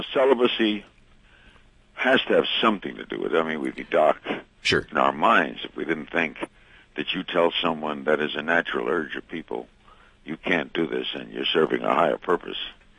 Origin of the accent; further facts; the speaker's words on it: Brooklyn, New York, United States; moved away as an adult; now in Miami, United States; I grew up in Brooklyn. I worshiped the Dodgers. I left in 1957 to go down to Miami to break into radio.